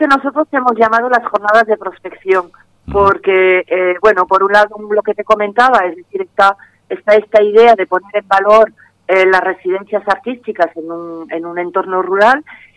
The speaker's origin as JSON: {"language": "Spanish", "region": "Andalusia", "country": "Spain", "said": "Nosotros como andaluces podríamos hacer algo ahí o en colaboración con los extremeños"}